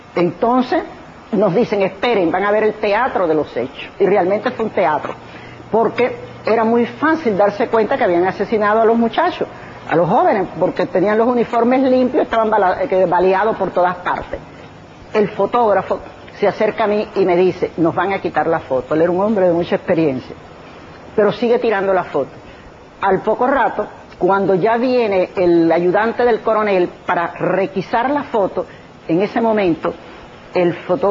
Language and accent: Spanish; Santiago de Cuba, Cuba; solía ir todos los años a pasar las vacaciones a mi ciudad natal, que es Santiago de Cuba